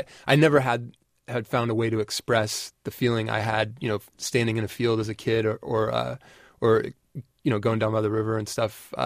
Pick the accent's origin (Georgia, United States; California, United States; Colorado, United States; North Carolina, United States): California, United States; Sacramento; I'm from Sacramento, and I lived here in the 90s, and some of the first shows I went to were at the Fillmore